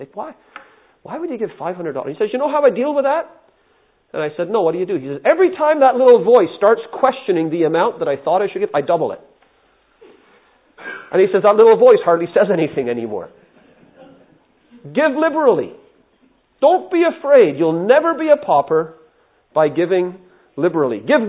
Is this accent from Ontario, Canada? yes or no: yes; Toronto, Ontario, Canada; we used to have a man in Bracondale Assembly, the assembly I grew up in Toronto.